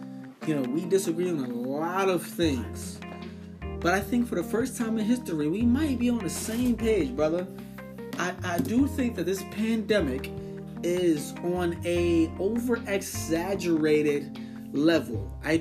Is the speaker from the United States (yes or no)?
no; Mexico; I'm from Mexico. My family back in Mexico are all over the place.